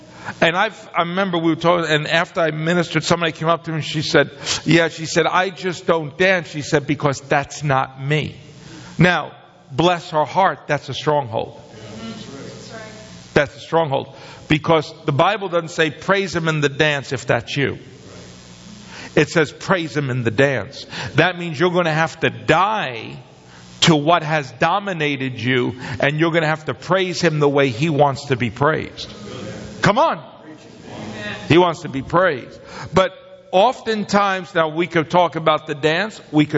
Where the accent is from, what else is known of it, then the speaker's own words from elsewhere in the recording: Bronx, New York, United States; I grew up in the Bronx, New York, so I'm a New York Italian.